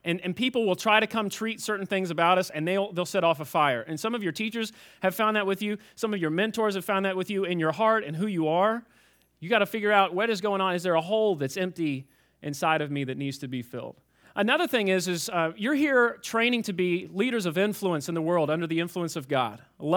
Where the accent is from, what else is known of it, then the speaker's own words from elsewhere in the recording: Fairdale, Kentucky, United States; I'm actually from South Louisville, Kentucky, in a place called Fairdale. It even sounds redneck, doesn't it?